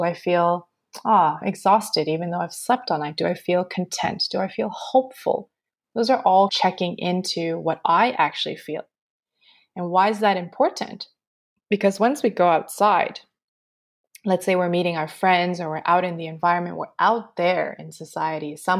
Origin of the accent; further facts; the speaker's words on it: Montreal, Quebec, Canada; now in Australia; I'm in Australia, but I used to be in Canada. I'm born and raised in Montreal. I'm second generation Canadian